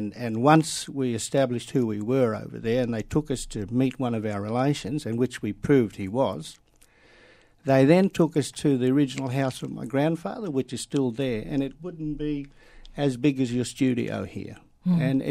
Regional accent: Sydney, New South Wales, Australia; born there; I was born in Sydney in a place called Ashfield. The rest of my brothers and sisters were born here. We came back in 1947

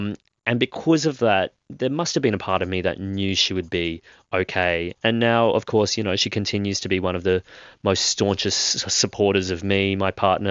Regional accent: Queensland, Australia; So I grew up in Queensland

